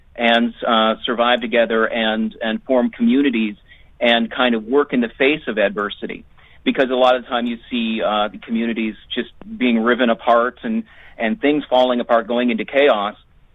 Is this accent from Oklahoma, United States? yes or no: no; Iron Mountain, Michigan, United States; showcase the area, places that I knew growing up around Iron Mountain.